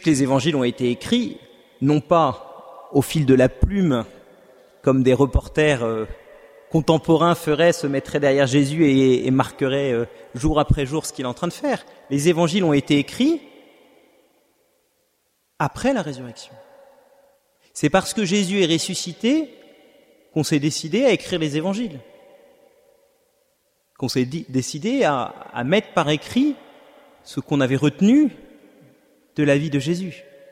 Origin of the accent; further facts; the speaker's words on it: Paris, Île-de-France, France; je viens de Paris